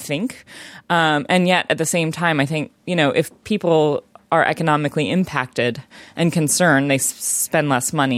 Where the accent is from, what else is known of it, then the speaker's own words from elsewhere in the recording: United States; now in United Kingdom; Well, for me, as an American, there's not too much that is getting in the way directly surrounding Brexit.